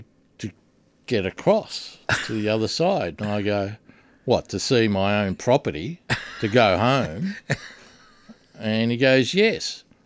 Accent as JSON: {"language": "English", "town": "Melbourne", "region": "Victoria", "country": "Australia", "tie": "born or raised there"}